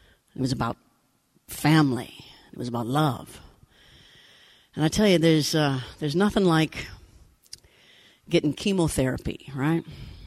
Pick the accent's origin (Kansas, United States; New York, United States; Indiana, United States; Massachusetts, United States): Kansas, United States; Leavenworth; born there; I was born in Leavenworth, Kansas, which is far from here, yeah? Right in the middle of everything.